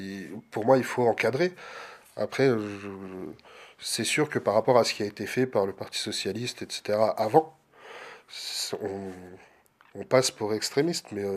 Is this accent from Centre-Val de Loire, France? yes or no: yes; Dreux, Centre-Val de Loire, France; also born or lived in Auxerre; J'habite à Dreux d'une famille drouaise depuis... Alors moi, je suis né à Auxerre parce que mon père avait été muté, mais... Je suis revenu ici depuis que j'ai 12 ans à peu près.